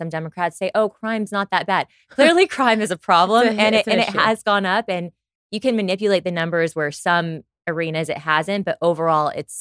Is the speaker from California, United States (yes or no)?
yes; California, United States; I was born and raised outside of Los Angeles in the Valley.